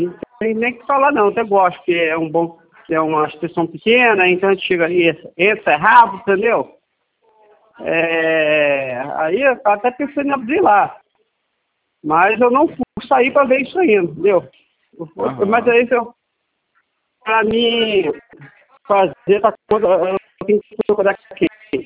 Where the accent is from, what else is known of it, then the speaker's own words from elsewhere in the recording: Guarulhos, São Paulo, Brazil; Eu sou aqui de Guarulhos